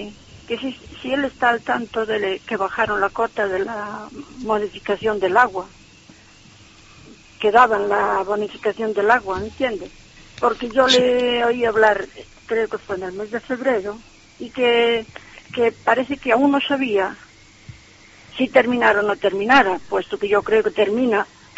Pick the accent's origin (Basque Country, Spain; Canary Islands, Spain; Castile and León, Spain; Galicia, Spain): Galicia, Spain; Narón; soy de Narón